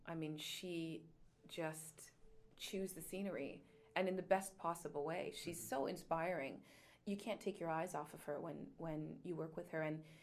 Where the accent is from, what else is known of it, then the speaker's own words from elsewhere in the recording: Canada; maybe it's a bit about being Canadian and, you know, not having too big of an ego